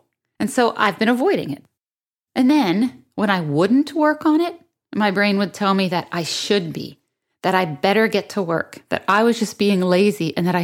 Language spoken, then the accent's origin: English; Pennsylvania, United States; I grew up in Western Pennsylvania, huge football town